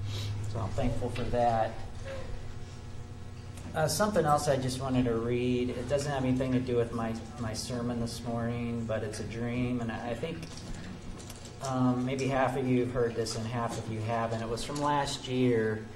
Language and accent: English; Lake Michigan, United States; also born or lived in Milwaukee, Wisconsin; I was raised on Lake Michigan, and I lived in Milwaukee, Wisconsin.